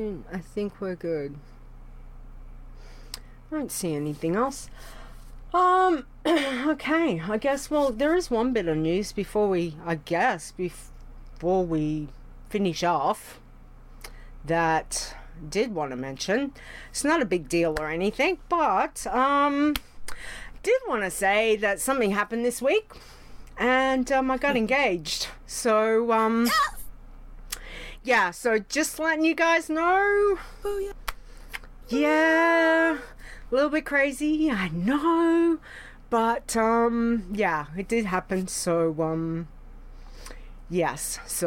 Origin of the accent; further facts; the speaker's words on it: Australia; but being that I'm an Aussie, I am Australian, exactly.